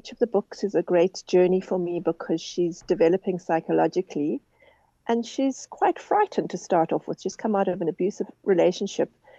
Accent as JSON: {"language": "English", "region": "England", "country": "United Kingdom", "lives_now": "South Africa", "said": "I'm a bit more of a city girl, and I'm more English than her."}